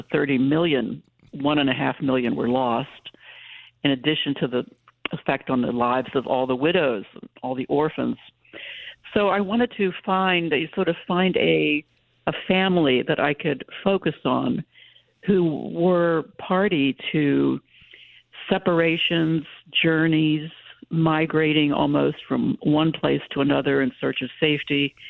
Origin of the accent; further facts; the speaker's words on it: West Virginia, United States; My hometown was 20 minutes from the Weston State Hospital, which was the original Trans-Allegheny Lunatic Asylum.